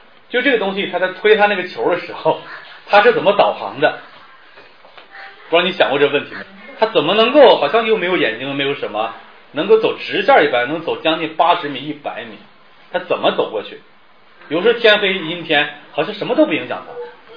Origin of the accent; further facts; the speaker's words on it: China; 这对于我们中国人来说成为一个特别的还需要澄清的问题